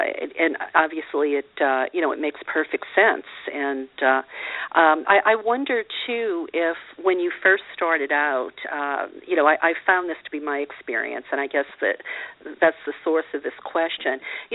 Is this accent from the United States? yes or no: yes; Louisiana, United States; I mean, I grew up a Catholic in Louisiana.